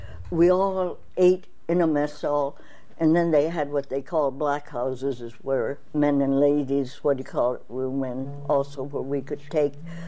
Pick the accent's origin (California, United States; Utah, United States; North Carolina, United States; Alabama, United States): California, United States; San Pedro; I was back in my hometown with my mother and my older brother who didn't get in now.